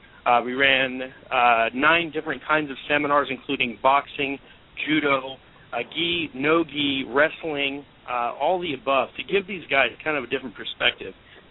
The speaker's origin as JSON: {"language": "English", "region": "California", "country": "United States", "tie": "born or raised there", "said": "Growing up in the Bay Area, just surrounded by, you know, such great fighters coming up"}